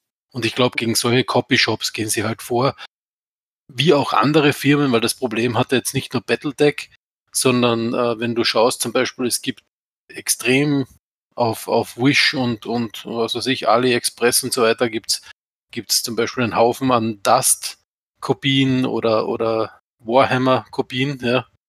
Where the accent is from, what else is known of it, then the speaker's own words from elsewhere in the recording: Austria; Also ich komme quasi aus dem Schluchtendorf, aus Österreich.